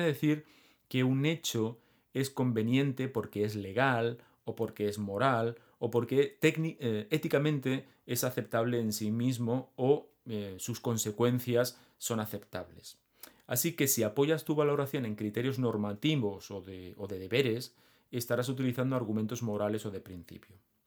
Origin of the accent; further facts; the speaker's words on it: Catalonia, Spain; cosa que como catalán aquí me toca bastante